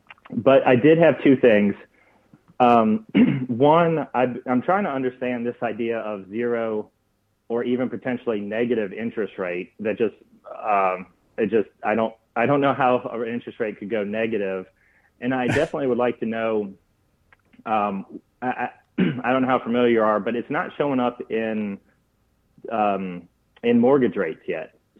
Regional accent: Mississippi, United States; now in Nashville, United States; so I'm from Mississippi. I live in Nashville now.

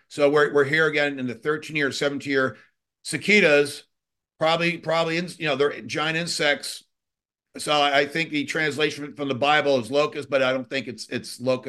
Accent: New York, United States; I'm a New Yorker.

